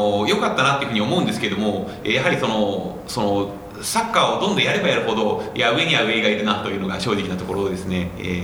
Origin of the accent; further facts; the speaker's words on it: Nakano, Tokyo, Japan; 出身は東京の中野区です。